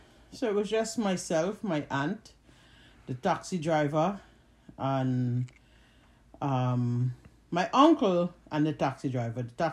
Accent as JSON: {"language": "English", "country": "Trinidad & Tobago", "tie": "born or raised there", "moved": "yes", "lives_now": "United States", "said": "I grew up in Trinidad and Tobago, West Indies."}